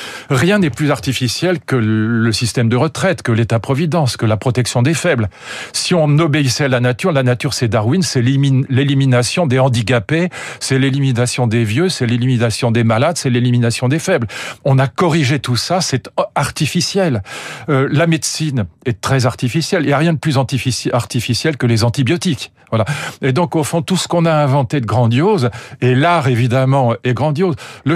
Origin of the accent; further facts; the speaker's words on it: Fontenay-Saint-Père, Île-de-France, France; J'ai passé toute mon enfance dans à Fontenay-Saint-Père-Sénéoise. Bon, c'était le Moyen-Âge à l'époque.